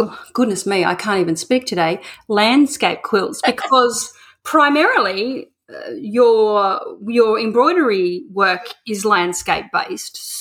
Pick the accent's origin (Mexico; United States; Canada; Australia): Australia; As an Australian who's actually never been to Oregon, I have been to America